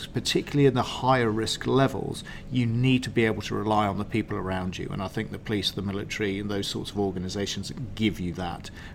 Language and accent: English; Cyprus; I think growing up in Cyprus during the 1970s was wonderful.